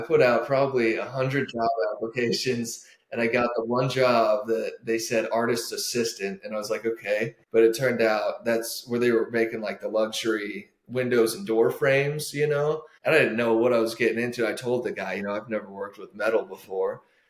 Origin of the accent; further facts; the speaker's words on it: Omaha, Nebraska, United States; also born or lived in Lincoln / Florida; Yeah, I was born in Lincoln, but we moved to Millard when I was like one or two, and then I grew up in Omaha.